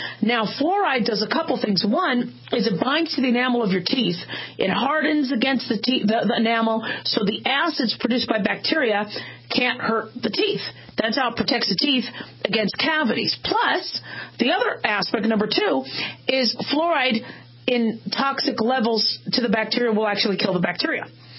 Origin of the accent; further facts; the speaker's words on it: Phoenix, Arizona, United States; I grew up in Phoenix